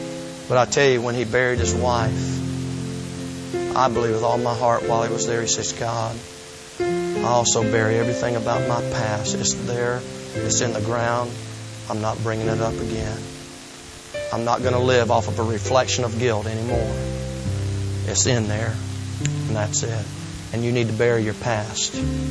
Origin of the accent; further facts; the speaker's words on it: Southern United States, United States; Even though I was raised in the South, I'm not one of those.